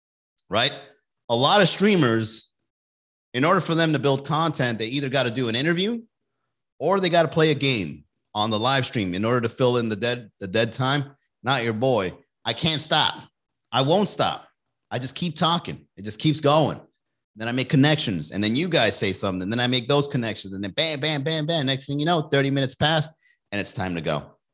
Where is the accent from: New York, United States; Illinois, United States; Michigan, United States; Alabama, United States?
Alabama, United States; I'm from Alabama and marijuana is still illegal.